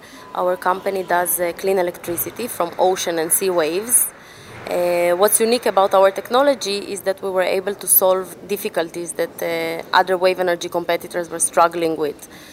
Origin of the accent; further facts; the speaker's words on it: Israel; English is a second language; also born or lived in Ukraine; I'm Israeli, I live in Israel, but I was born in Ukraine.